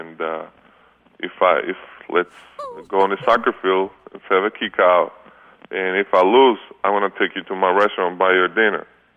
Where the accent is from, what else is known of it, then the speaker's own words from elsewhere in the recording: Georgia; English is a second language; now in United States; especially I'm from Georgia, Republic of Georgia, Europe, and soccer in Europe is huge.